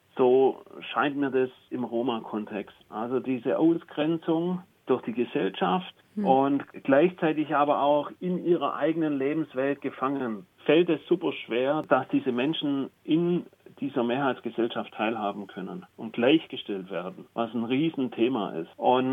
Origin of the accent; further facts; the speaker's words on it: Chitriac, Satu Mare County, Romania; also bei uns in Chitriac ist ja weit weg, ein kleines Dorf, 40 Kilometer weg von der nächstgrößeren Stadt Satu Mare.